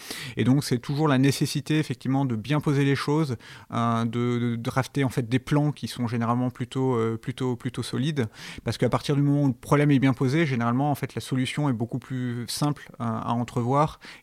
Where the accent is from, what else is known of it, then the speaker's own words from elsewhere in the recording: Auvergne-Rhône-Alpes, France; born there; Moi, je suis né dans la Drôme. un petit peu au nord de Montélimar.